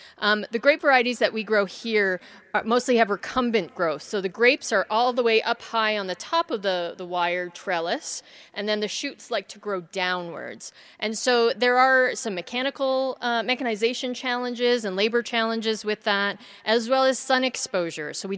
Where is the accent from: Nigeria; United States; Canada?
Canada; Niagara, Ontario; Actually, it's my hometown where ice wine is produced in Canada, in Niagara.